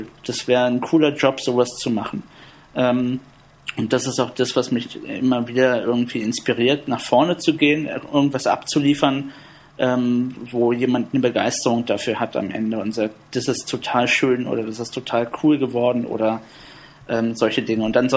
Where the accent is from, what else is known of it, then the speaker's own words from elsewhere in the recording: Berlin, Germany; Ich bin im Südosten von Berlin aufgewachsen. Da gibt es ganz viel Wasser.